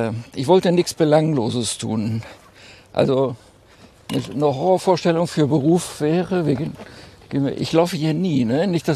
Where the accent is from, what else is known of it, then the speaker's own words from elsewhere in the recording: Münster, North Rhine-Westphalia, Germany; Ich komme aus Münster, ja.